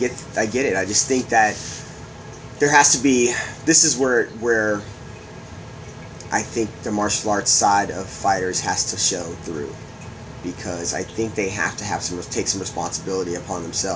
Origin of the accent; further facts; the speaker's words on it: Chicago, Illinois, United States; I, too, am from Chicago.